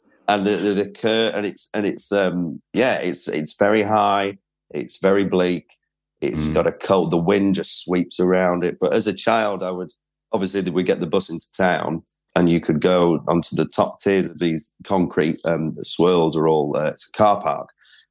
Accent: Preston, North West England, United Kingdom; moved away as an adult; I was, yeah. But I did leave. I think a lot of people find it hard to place my accent. Because I left at 18 and then didn't really return.

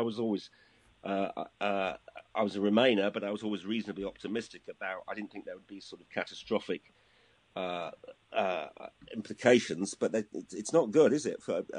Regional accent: Hull, Yorkshire and the Humber, United Kingdom; because I come from Hull, a slightly flat, as I used to be

